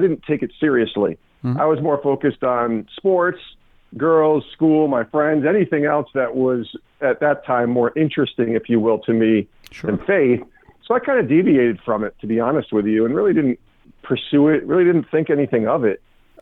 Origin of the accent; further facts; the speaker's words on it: Albany, New York, United States; You know, I grew up in Albany, New York, a little town outside of Albany